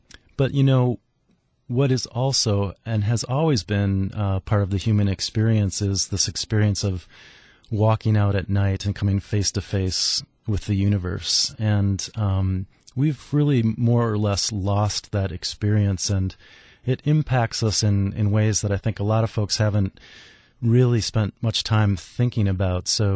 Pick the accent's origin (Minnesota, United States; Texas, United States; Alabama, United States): Minnesota, United States; Minneapolis; I grew up in Minneapolis, and my family has a cabin in northern Minnesota.